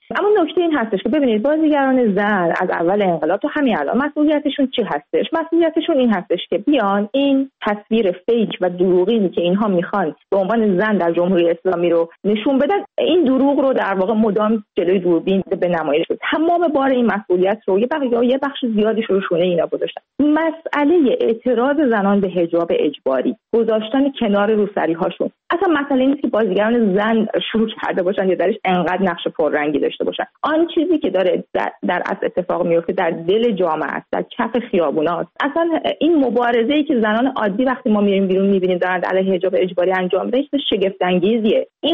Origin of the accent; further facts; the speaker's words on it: Iran; من هم از ایرانم اومدم